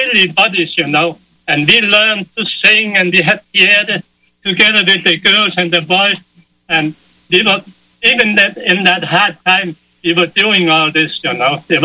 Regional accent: Denmark; born there; English is a second language; also born or lived in Germany; I was born in Denmark, and I started my apprenticeship over there at the tool and die maker.

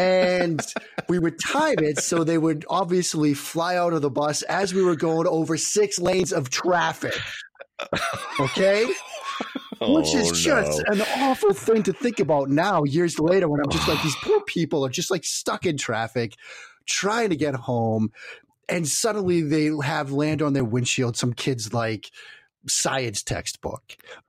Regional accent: Boston, Massachusetts, United States; I'm an Italian kid, you know, growing up in the Boston area

